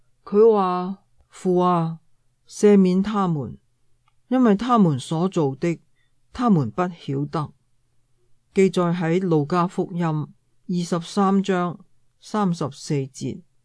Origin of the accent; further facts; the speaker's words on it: Shanghai, China; now in Hong Kong; 1999年的圣诞节，我由上海来到香港探望我的丈夫。